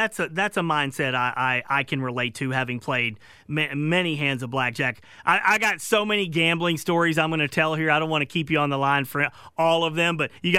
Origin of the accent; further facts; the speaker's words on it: Arkansas, United States; He's from Arkansas. I'm from Arkansas.